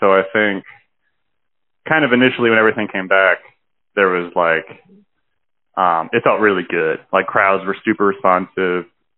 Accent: Canton, Illinois, United States; also born or lived in Bloomington, Illinois; So I was born in Bloomington, Illinois. I grew up in central Illinois in a little town called Canton, which is basically just a cornfield.

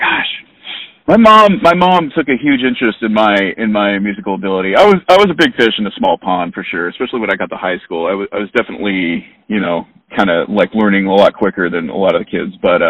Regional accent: California, United States; Yep, born and raised in Orange County, yeah.

